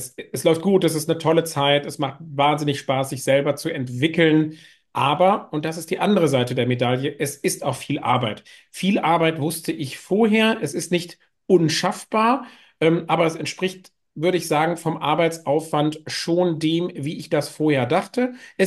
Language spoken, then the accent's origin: German; Dortmund, North Rhine-Westphalia, Germany; Ich komme aus Dortmund.